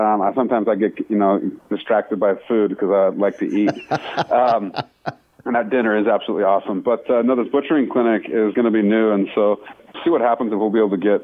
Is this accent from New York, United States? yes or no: no; Missoula, Montana, United States; So, you know, we're coming back to where our headquarters are. This is my hometown where I grew up.